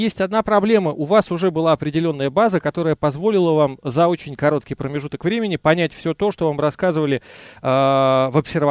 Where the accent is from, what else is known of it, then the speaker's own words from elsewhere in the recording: Kaluga, Kaluga Oblast, Russia; А я вырос в колыбели космонавтики Калуги.